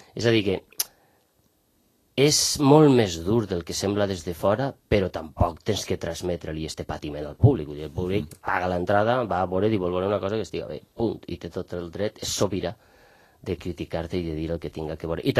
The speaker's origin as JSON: {"language": "Catalan", "town": "Benicarló", "region": "Valencian Community", "country": "Spain", "tie": "born or raised there", "lives_now": "Mantua, Italy", "said": "La relació amb Benicarló és la... Tinc a la meva família, és el meu poble."}